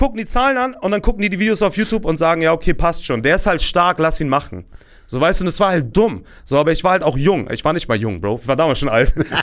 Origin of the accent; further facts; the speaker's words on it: Northern Germany, Germany; als Norddeutscher, der in einem Hafenstadt wohnt